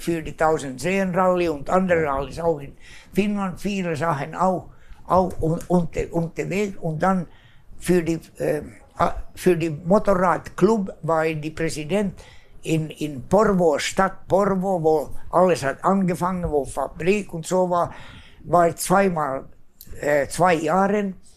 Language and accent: German; Sweden; first language Swedish; German is a second language; Schwedisch ist meine Muttersprache